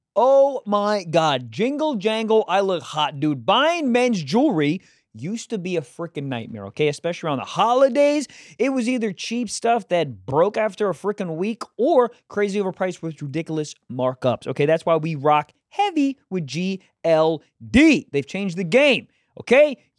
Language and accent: English; Jacksonville, Florida, United States; November 23rd, Jacksonville, my hometown.